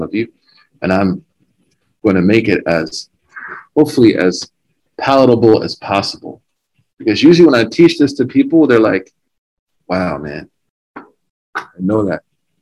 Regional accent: Oklahoma, United States; I'm just from Oklahoma. Simple grandson of farmers.

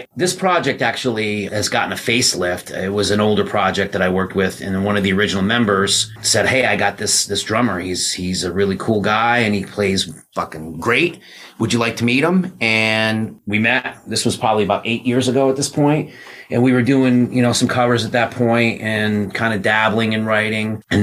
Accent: New York, United States; I'm from upstate New York, and I got into music really early.

